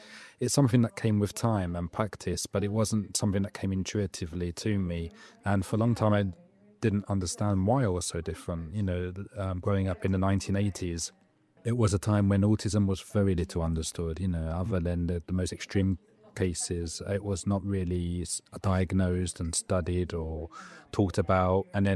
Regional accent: England, United Kingdom; Yes, I growing up in England, my parents only spoke to me in English, but I never felt like it was my first language.

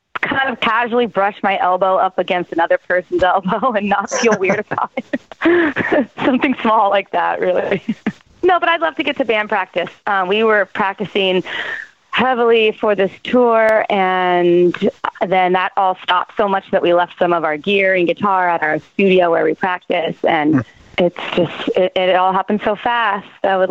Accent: California, United States; Polly and myself, we started the band, and we are from North San Diego County, the Tri-City region, Carlsbad, Oceanside Vista, California.

